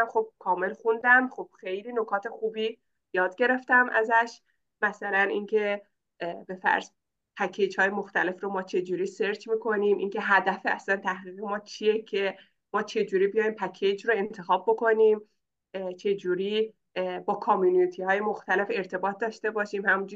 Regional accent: Urmia, West Azerbaijan, Iran; من خودم اون موقع ارومیه بودم، شهر خودم ارومیه بودم

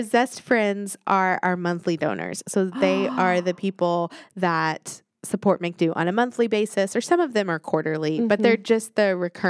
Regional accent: Texas, United States; I don't know that I'm really a Texan anymore.

